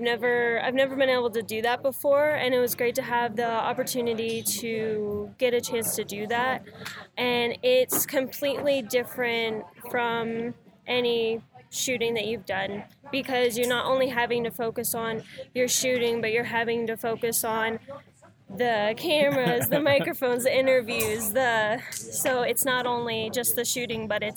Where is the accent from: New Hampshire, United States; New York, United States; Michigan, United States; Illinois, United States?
Michigan, United States; now in Georgia, United States; Technically, I am from Michigan.